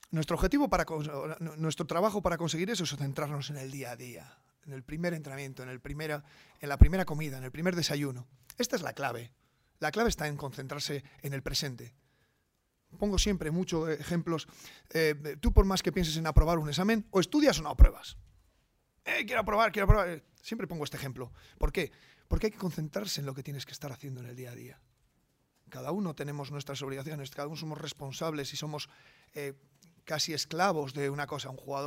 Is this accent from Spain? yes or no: yes; Salas, Castile and León, Spain; Y luego, que soy de aquí, ¿eh? Que soy de aquí al lado, ¿eh? Que soy de Salas.